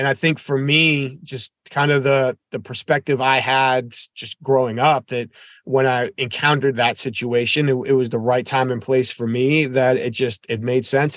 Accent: New Hampshire, United States; Where I grew up in New Hampshire.

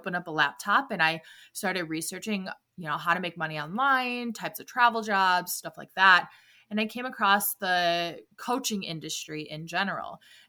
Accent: Milwaukee, Wisconsin, United States; also born or lived in Chicago; Well, I'm from Milwaukee, Wisconsin, and I spent a lot of my years living in Chicago

